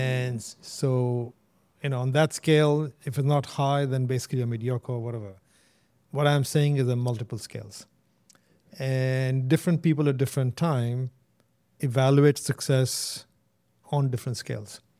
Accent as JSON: {"language": "English", "country": "India", "moved": "as an adult", "lives_now": "United States", "said": "And I remember when I moved from India to the US as a student, the biggest learning I had was not necessarily about American culture."}